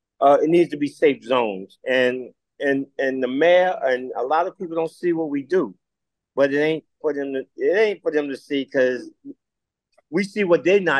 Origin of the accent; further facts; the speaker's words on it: Virginia, United States; And when I went to Virginia, I had to go down because that's my hometown.